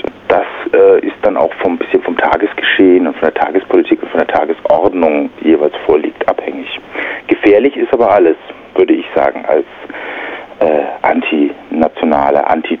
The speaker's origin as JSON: {"language": "German", "country": "Germany", "said": "ich bin deutsch und ich fühle mich als Deutscher so und so und drücke das so und so in meiner deutschsprachigen Musik aus"}